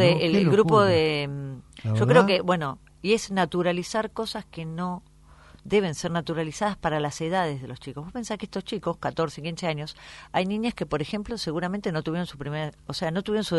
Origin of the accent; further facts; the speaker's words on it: Tandil, Buenos Aires Province, Argentina; yo soy de Tandil